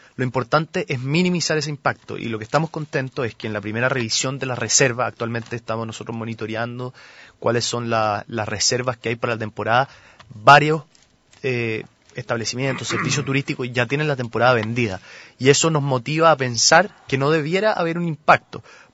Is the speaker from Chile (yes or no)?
yes; Chile; Es un concepto que nosotros tenemos que adoptar como chilenos.